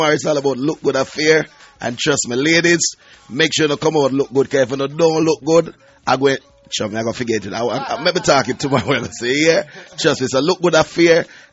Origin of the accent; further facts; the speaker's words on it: England, United Kingdom; because we're coming from England, and they always say England is mad